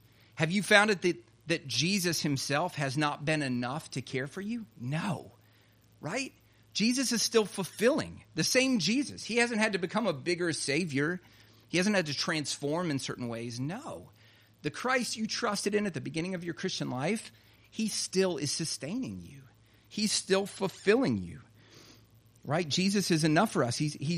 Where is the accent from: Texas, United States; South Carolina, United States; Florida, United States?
South Carolina, United States; Happened in South Carolina, my home state.